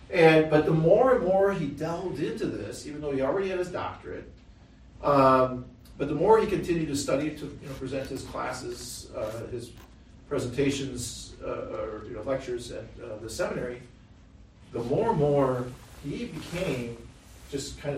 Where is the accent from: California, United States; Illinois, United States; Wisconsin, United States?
Wisconsin, United States; Milwaukee; But if you remember, I'm from Wisconsin, I'm from Milwaukee.